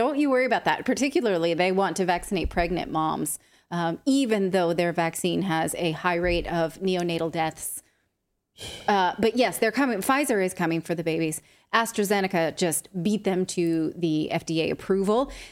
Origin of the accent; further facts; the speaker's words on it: California, United States; And me, I'm from the San Francisco Bay Area.